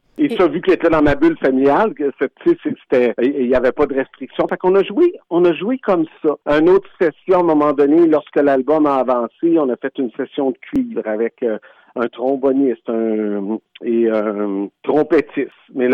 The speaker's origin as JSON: {"language": "French", "region": "Quebec", "country": "Canada", "tie": "born there", "said": "Moi, je suis québécois-libanais. Je suis né au Québec, mais j'ai été élevé comme mon père était libanais-syrien. Un petit peu dans les deux mondes. Et pour moi, le français à la maison a toujours été très, très, très important."}